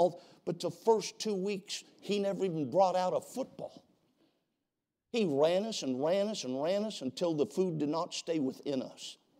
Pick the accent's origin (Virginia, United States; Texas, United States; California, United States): California, United States; where I grew up in California. We didn't have Pop Warner or that kind of thing for little guys.